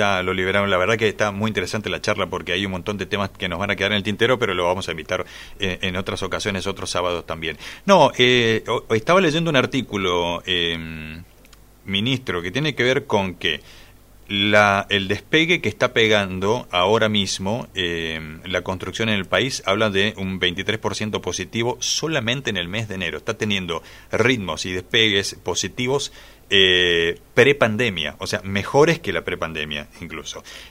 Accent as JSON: {"language": "Spanish", "region": "Chaco", "country": "Argentina", "said": "somos muchos los chaqueños"}